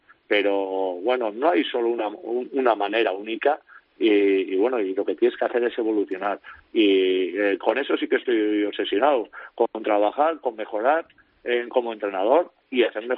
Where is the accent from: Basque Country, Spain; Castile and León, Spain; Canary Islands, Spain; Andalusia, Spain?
Basque Country, Spain; Orio; yo soy de Orio, soy de La Real